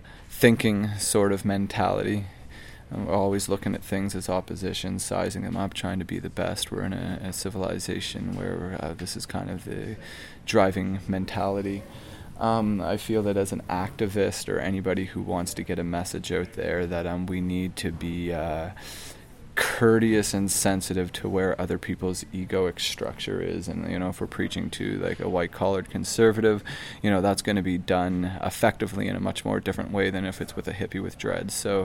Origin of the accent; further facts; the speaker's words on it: Canada; is a little worrisome being a Canadian.